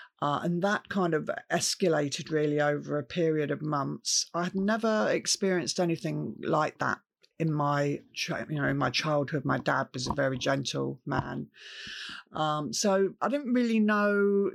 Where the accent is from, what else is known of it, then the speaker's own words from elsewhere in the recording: Camberley, South East England, United Kingdom; So I grew up in Camberley, which is a town in Surrey. And I still don't really live that far away from Camberley.